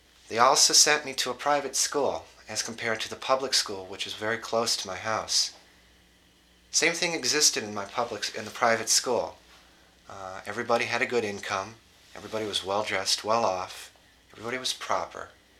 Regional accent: Dearborn Heights, Michigan, United States; I'm 22 years old, and I'm from Dearborn Heights, Michigan, which is just south of Detroit.

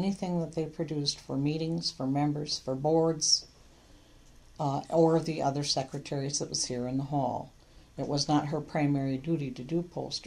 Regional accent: Lansing, Michigan, United States; I grew up in Lansing on the north side on Vermont Avenue.

